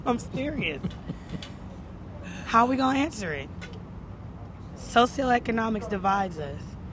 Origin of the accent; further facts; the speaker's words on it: Los Angeles, California, United States; I am from Los Angeles, California.